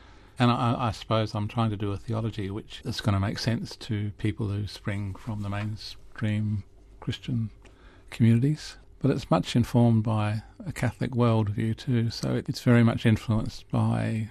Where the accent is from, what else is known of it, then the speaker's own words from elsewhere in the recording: South Australia, Australia; I think there is a great consciousness in Australia, and I come from South Australia where climate change is actually already evident.